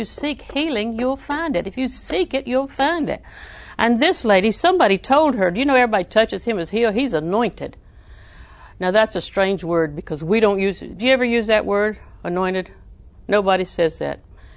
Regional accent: Southern United States, United States; I was raised in Southern tradition of thank you, yes, ma'am, no, ma'am.

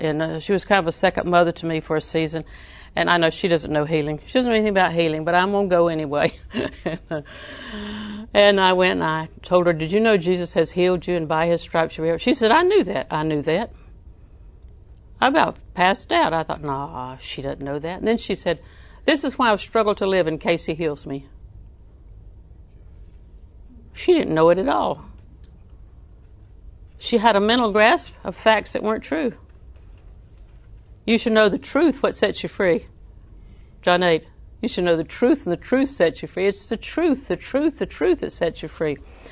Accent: Southern United States, United States; I was raised in Southern tradition of thank you, yes, ma'am, no, ma'am.

